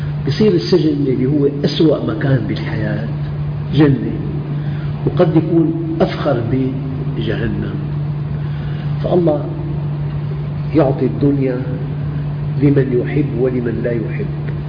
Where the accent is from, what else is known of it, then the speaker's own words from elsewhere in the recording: Damascus, Damascus Governorate, Syria; في عندنا بالشام جادات،